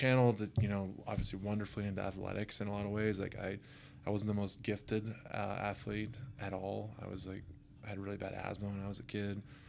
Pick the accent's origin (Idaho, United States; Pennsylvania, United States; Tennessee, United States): Idaho, United States; Grew up close to here, actually, just north of Eagle.